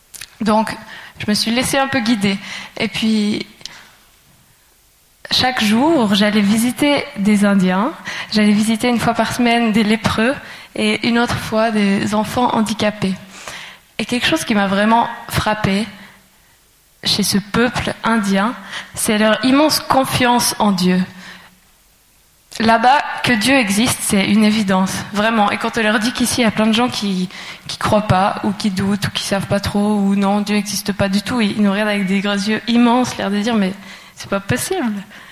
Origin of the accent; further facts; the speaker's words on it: Valais, Switzerland; J'ai grandi en Valais et puis depuis toute petite, j'ai appris à connaître Jésus comme une personne vivante.